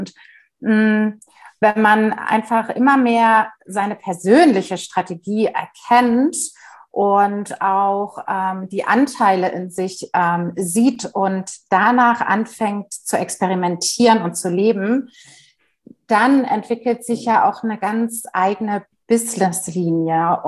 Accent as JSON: {"language": "German", "region": "Berlin", "country": "Germany", "said": "ich komme aus Berlin"}